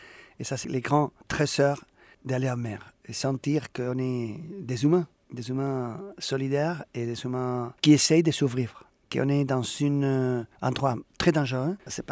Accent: Pamplona, Navarre, Spain; French is a second language; Et je suis de Pampelune et à Saint-Sébastien, moi j'étais toujours surprise pour ce que j'appelle le mystère de l'horizon bleu.

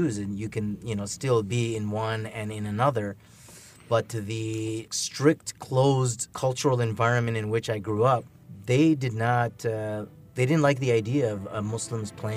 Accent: Toronto, Ontario, Canada; Well, I'm born and raised in Toronto, Canada. My parents are from India. I grew up with two competing cultures.

